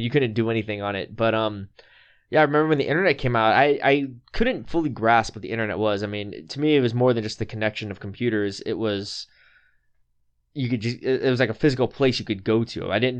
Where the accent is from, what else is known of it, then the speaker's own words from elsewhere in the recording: California, United States; Well, I grew up in Orange County, and I remember I had family that lived in San Luis Obispo.